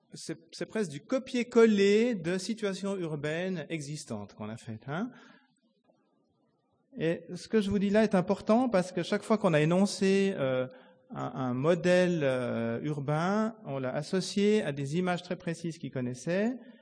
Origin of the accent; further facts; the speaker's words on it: Lausanne, Vaud, Switzerland; Donc évidemment, moi je viens de Lausanne, je leur montre ça.